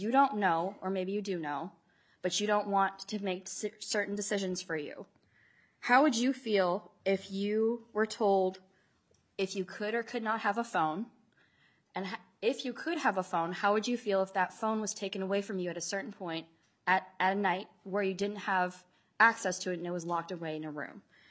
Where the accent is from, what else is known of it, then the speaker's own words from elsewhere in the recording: St. Paul, Minnesota, United States; I am a constituent from St. Paul, Minnesota.